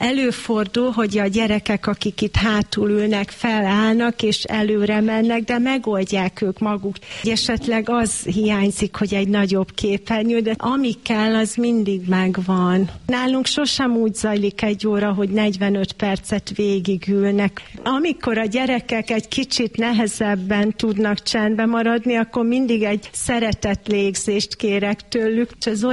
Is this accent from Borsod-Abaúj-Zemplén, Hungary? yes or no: no; Zaránk, Heves, Hungary; also born or lived in Kuwait; Én Heves megyében nőttem fel, három településsel arrébb Zaránkon.